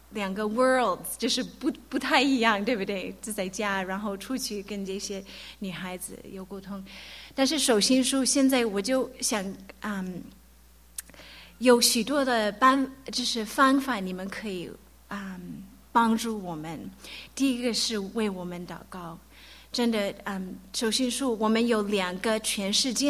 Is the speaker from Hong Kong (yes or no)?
no; United States; Chinese is a second language; now in Tianjin, China; 我们两个都是在中在美国出生长大我们刚到中国的时候我可能好几就是一句话也说得不太好然后我也没有机会可以去上学所以我的汉语都是在跟朋友在一起学的